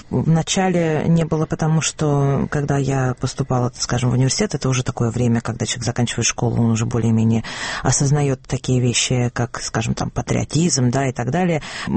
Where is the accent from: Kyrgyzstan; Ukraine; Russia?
Ukraine; moved away; То есть в основном мои друзья были из Украины, из разных областей, но мы все были из Украины